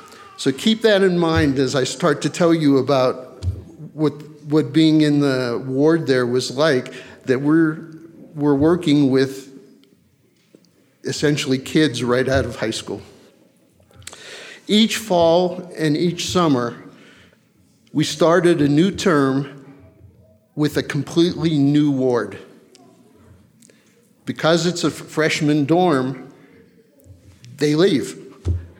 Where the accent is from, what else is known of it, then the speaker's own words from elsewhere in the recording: Pennsylvania, United States; I grew up in Pennsylvania in a Jewish family, so I'm a Jewish convert.